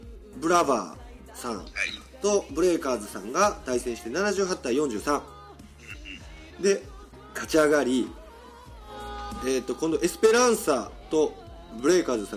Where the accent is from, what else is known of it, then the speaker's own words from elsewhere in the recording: Hyogo, Japan; 我々地元の兵庫では